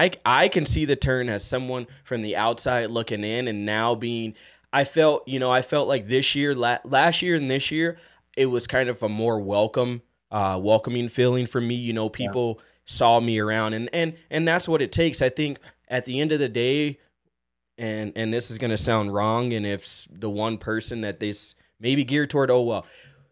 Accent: San Diego, California, United States; back in my hometown in San Diego, California, Friday nights, so we raced Friday nights, Saturday nights

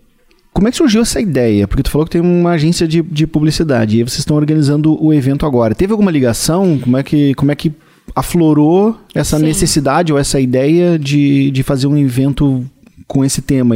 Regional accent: São Leopoldo, Rio Grande do Sul, Brazil; Bairro Charlau, que foi um bairro do lado do bairro onde eu nasci. Nasci na Santos Dumont.

